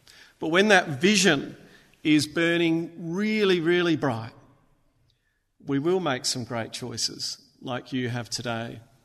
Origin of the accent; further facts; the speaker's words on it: Aberfoyle Park, South Australia, Australia; growing up in Aberfoyle Park, we had these T-shirts that had on the back, "Choose Life,"